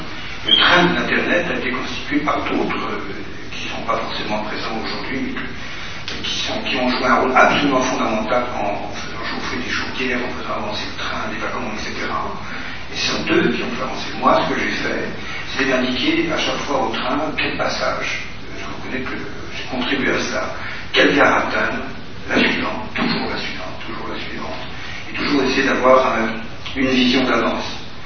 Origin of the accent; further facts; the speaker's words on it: France; Tous, et pas seulement chez nous en France